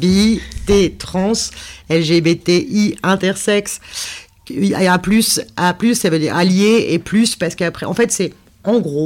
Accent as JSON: {"language": "French", "country": "France", "also_born_or_lived": "Switzerland", "said": "j'ai vécu 25 ans en Suisse et je viens de revenir en France, donc je suis un peu une étrangère dans mon pays en ce moment"}